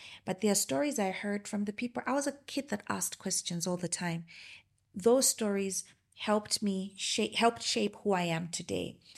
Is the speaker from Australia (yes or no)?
no; South Africa; I've come from South Africa.